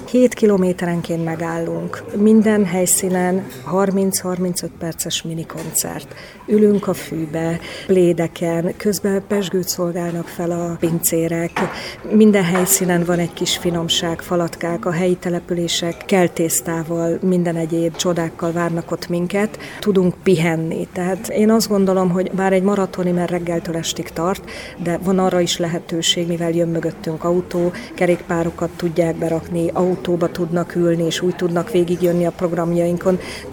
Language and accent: Hungarian; Szolnok, Jász-Nagykun-Szolnok, Hungary; ugye én szolnoki vagyok, Szolnokon élek, Szolnokon születtem, onnan röpködünk a világba mindenfelé, nagyon szeretem Szolnokot